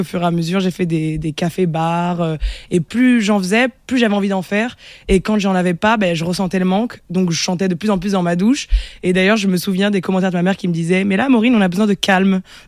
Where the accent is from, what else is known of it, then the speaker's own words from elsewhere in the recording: Montpellier, Occitanie, France; J'ai grandi à Montpellier, dans la petite banlieue de Montpellier.